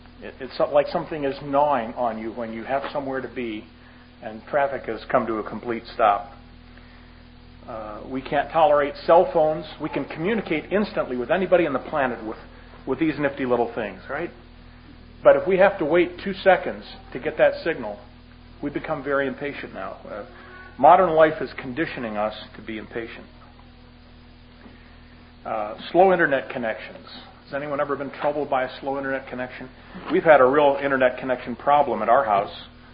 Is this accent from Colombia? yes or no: yes; Colombia; Yes, I'm from Colombia.